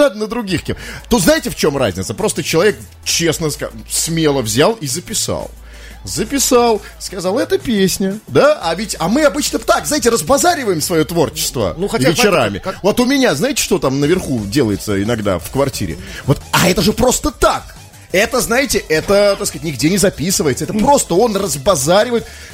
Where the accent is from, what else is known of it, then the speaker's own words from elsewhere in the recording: Saint Petersburg, Russia; ну мы же петербуржцы